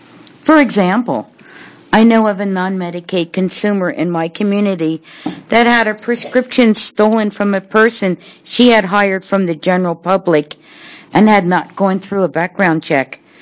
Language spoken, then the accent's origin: English; Rainier, Oregon, United States; I'm from Rainier, Oregon.